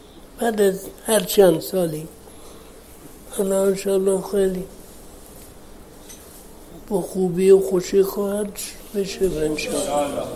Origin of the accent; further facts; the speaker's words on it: Iran; اینجا سرایی است که من درش بزرگ شدم